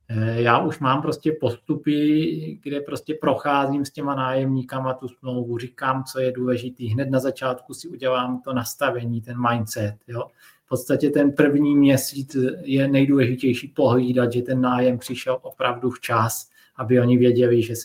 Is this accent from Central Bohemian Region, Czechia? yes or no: no; Brno, South Moravian Region, Czechia; Já jsem Brňák, koupil jsem to všechno v Brně